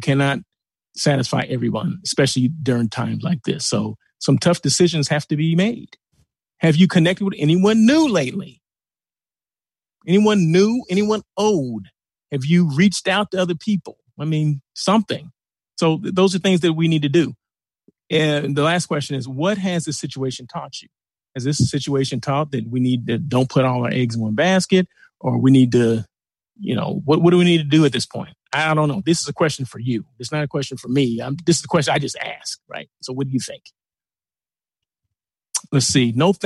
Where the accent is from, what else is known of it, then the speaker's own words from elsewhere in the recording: Blythe, California, United States; I'm from Blythe, California, right? A little small. LA is about 3 hours and some change east. So take the 10 freeway, you'll run right through Blythe, right?